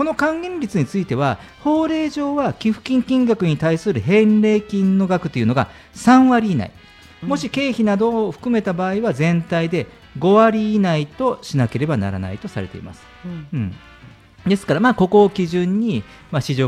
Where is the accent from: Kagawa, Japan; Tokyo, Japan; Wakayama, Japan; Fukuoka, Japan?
Fukuoka, Japan; すいません、私福岡県福岡市出身ですが